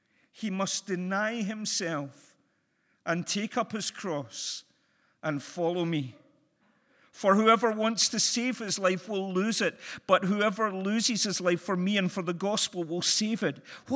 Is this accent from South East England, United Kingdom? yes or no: no; Motherwell, Scotland, United Kingdom; Lanarkshire, I follow one of the smaller teams over that end of the country. Rangers. No. Motherwell, my hometown.